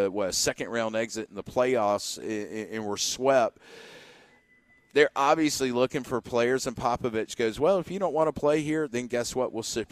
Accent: Canada; born there; I was born in Canada.

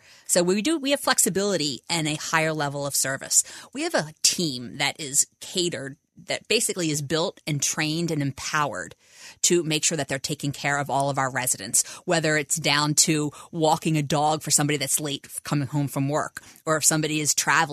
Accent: Philadelphia, Pennsylvania, United States; I did. I grew up in Philadelphia and I was in high school and moved to the Bluebell area.

